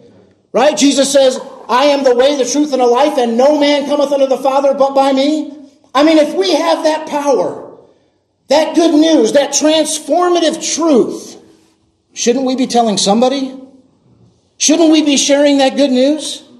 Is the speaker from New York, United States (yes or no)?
no; Chicago, Illinois, United States; I grew up in the Chicago area. I was a gang member, a drug dealer, and at 18 years old, I got saved.